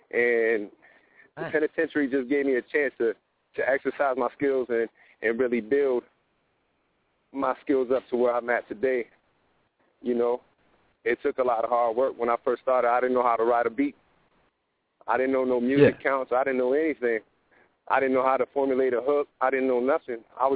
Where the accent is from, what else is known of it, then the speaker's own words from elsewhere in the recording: New Britain, Connecticut, United States; I came up, I was born in New Britain, Connecticut. You know, that was my stomping grounds. That's where I was at, you know, dodging and ducking.